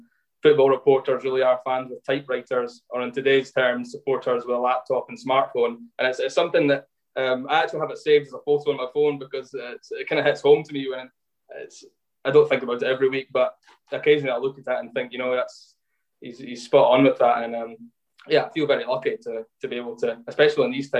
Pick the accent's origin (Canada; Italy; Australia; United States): Australia; Perth, Western Australia; I was brought up in Perth, born in Perth.